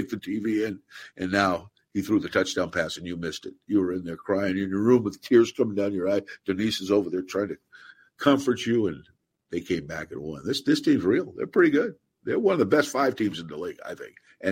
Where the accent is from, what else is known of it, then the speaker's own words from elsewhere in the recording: West Coast, United States; I'm a 49er fan. I'm from West Coast.